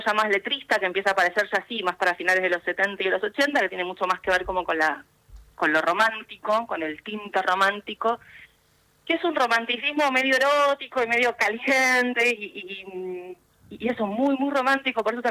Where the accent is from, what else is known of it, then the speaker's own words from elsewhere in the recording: Argentina; Y la verdad es que dice mucho de nosotros como argentinos, claro y como historia argentina.